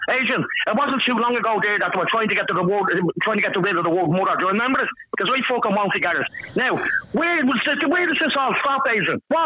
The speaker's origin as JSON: {"language": "English", "country": "Ireland", "tie": "born or raised there", "said": "I'm Irish. I'm born and bred here."}